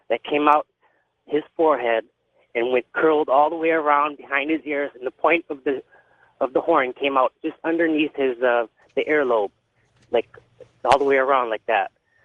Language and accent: English; Kauai, Hawaii, United States; I'm from Kauai, Hawaii. I'm in a little flash flood warning here.